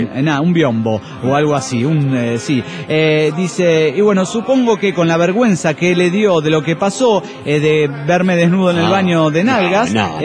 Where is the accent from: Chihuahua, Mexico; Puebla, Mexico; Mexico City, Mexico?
Mexico City, Mexico; Digo, vengo del Distrito Federal.